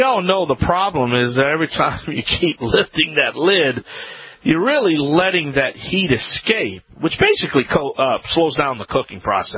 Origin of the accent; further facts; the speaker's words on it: Louisiana, United States; As you know, being a Cajun, man, I know about food.